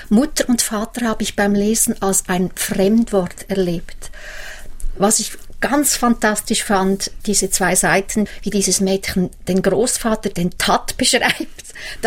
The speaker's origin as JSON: {"language": "German", "region": "Lucerne", "country": "Switzerland", "tie": "born or raised there", "said": "Ich bin in Luzern aufgewachsen, ging in Luzern in die Schule."}